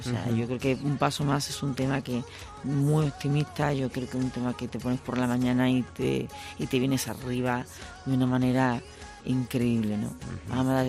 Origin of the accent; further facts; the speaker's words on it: Seville, Andalusia, Spain; Mi público es mi tierra, ¿no? Yo soy sevillana.